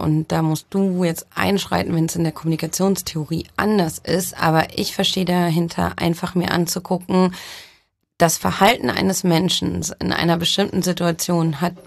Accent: Düsseldorf, North Rhine-Westphalia, Germany; born there; also born or lived in Brazil; Also ich komme gebürtig aus Düsseldorf, bin aber auch in Brasilien aufgewachsen. Das heißt, ich bin ein Weltbürger.

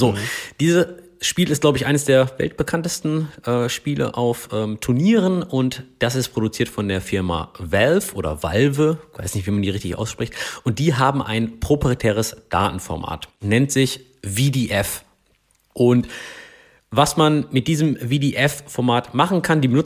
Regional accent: North Rhine-Westphalia, Germany; Ich komme aus dem Ruhrgebiet, da ist das halt angeboren.

